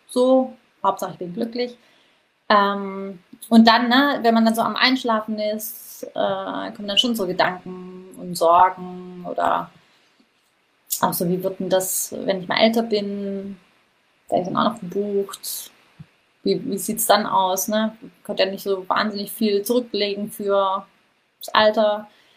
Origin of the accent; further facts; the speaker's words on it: Baden-Württemberg, Germany; Ich komme aus dem Schwabenländle, habe ich auch schon erwähnt.